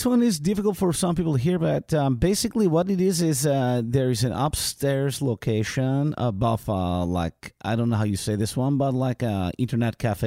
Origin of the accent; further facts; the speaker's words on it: Vilnius, Vilnius County, Lithuania; I'm from Vilnius, Lithuania.